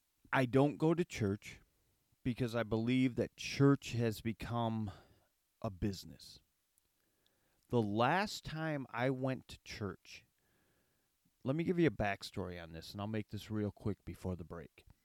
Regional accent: Saginaw Township, Michigan, United States; I grew up in, quote-unquote, Saginaw, Michigan. I grew up in Saginaw Township, Michigan.

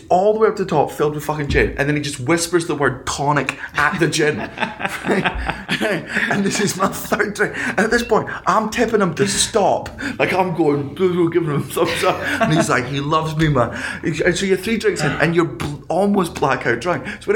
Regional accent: Scotland, United Kingdom; The great part about for me, as a Scottish person, one of the great things I like about Scotland is education's free.

